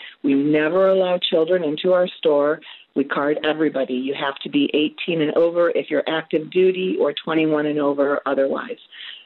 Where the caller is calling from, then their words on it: San Diego, California, United States; I'm calling from San Diego, California.